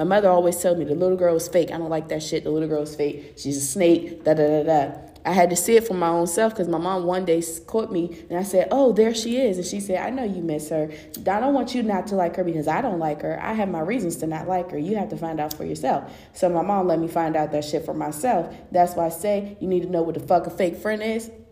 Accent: Hagerstown, Maryland, United States; I grew up in Hagerstown. If people don't know where Hagerstown is, baby, good.

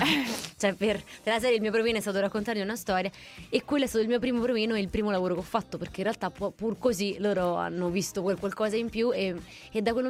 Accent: Rome, Lazio, Italy; now in Milan, Italy; Sì, si sente dal mio accento più che dal tuo, però sì.

